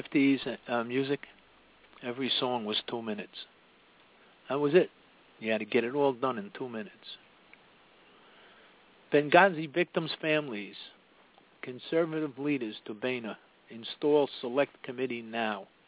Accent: United States; I can say that. I'm an American. I have rights.

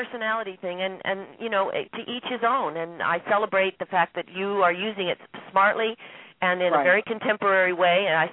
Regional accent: Boulder, Colorado, United States; also born or lived in New York City; though I was born in New York City, I grew up in Boulder, Colorado, and there's farmland for days there

